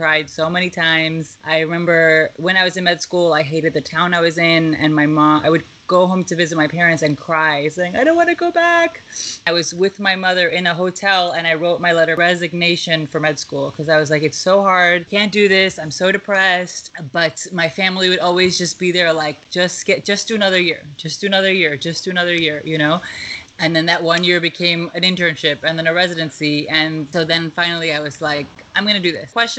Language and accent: English; Lake Success, New York, United States; now in Manhattan, United States; I am from Long Island. I grew up in Lake Success, Chamathkana. I went to med school in Albany. I live in Manhattan now.